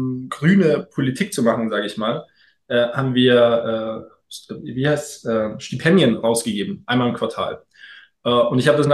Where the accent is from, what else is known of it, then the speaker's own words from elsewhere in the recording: Munich, Bavaria, Germany; ich bin Münchner